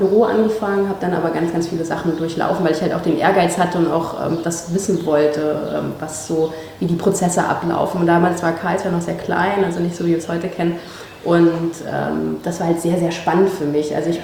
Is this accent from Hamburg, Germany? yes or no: no; Mecklenburg-Vorpommern, Germany; Also ich bin hier aufgewachsen im Norden und zwar auf dem Fischland. Habe da quasi meine Kindheit verbracht und meine Jugend.